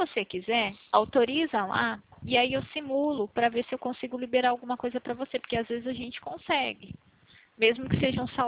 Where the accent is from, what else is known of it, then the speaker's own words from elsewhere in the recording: Limeira, São Paulo, Brazil; eu sou aqui da cidade do estado de São Paulo, da cidade de Limeira.